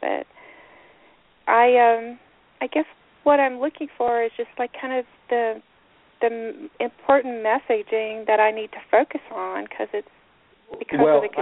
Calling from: New Mexico, United States; New Mexico.

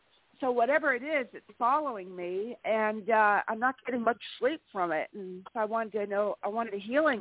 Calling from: California, United States; I'm calling from California.

